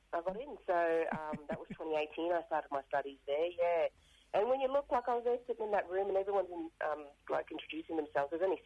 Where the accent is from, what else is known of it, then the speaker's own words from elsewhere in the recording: Cairns, Queensland, Australia; I'm born and raised in Cairns, but my mob are Kanju from up the Cape and Torres Strait on my dad's side.